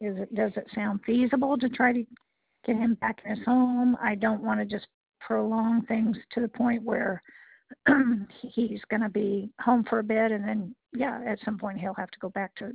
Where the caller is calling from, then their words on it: Missouri, United States; I'm calling from Central Missouri area down by Lake of the Ozarks.